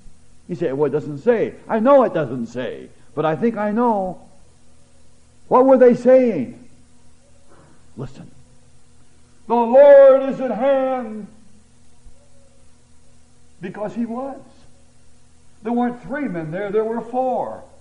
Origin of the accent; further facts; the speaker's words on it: Washington, United States; No, I'm from Washington State. Washington State has what? Apples.